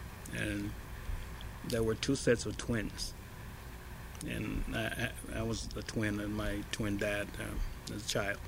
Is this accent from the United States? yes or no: yes; North Carolina, United States; born there; I was born in Lincoln County. My parents worked as tenant farmers in West Lincoln for a time, and then they moved to the center of the county, which is Lincolnton Township, the community of Poplar Springs